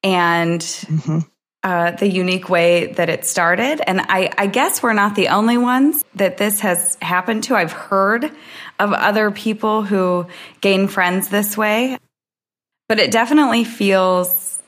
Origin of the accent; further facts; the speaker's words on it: United States; And I, being the American that I am, had actually never heard of the islands before that.